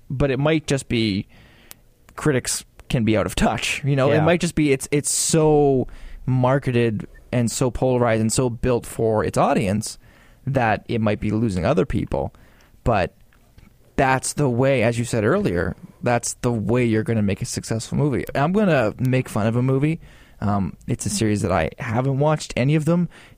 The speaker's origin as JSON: {"language": "English", "country": "Canada", "said": "it's because I'm a Canadian who just had his brain fried in the Florida sun for 2 weeks."}